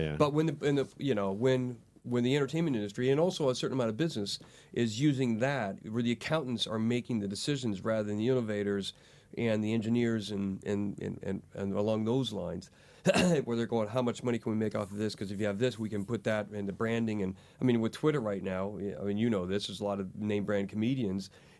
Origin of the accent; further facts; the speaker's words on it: United States; And so there's land right now in my home state in America to where you used to have access because they would log it and that was fine.